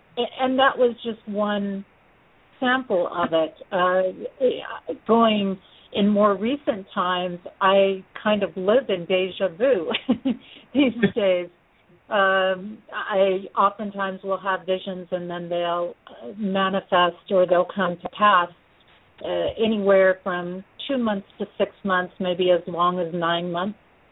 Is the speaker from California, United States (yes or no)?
yes; Manhattan Beach, California, United States; I grew up in Southern California and just outside of the LA area in a little suburb called Manhattan Beach.